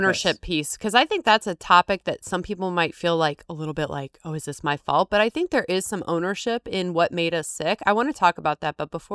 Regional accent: Missouri, United States; We got no rights talking about that when we're from Missouri.

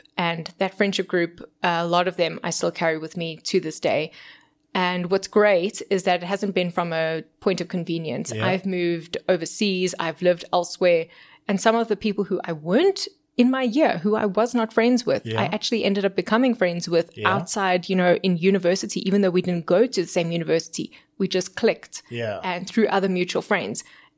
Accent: Benoni, Gauteng, South Africa; And I never really felt different from anyone growing up in Benoni.

